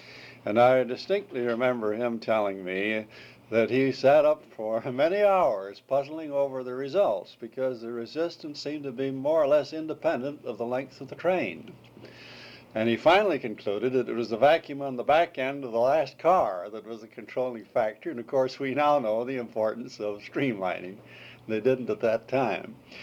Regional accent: Brookings, South Dakota, United States; Well, I was born in Brookings, South Dakota on March 30th, 1898.

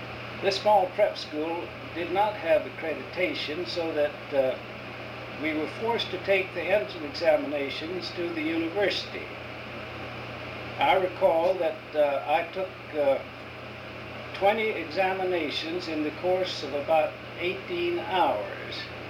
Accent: Austin, Texas, United States; also born or lived in Mexico; At the time I was a boy, there wasn't much schooling to be had in that part of Texas, but I got 2 years of schooling at a small country schoolhouse, part of which was still a log cabin outside of Austin, Texas

